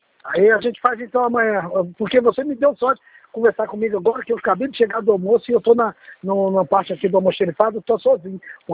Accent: Nilópolis, Rio de Janeiro, Brazil; Eu sou daqui de Nilópolis. Nilópolis.

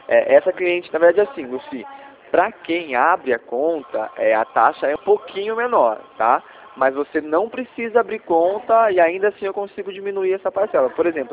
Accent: Rio Claro, São Paulo, Brazil; eu sou de Rio Claro.

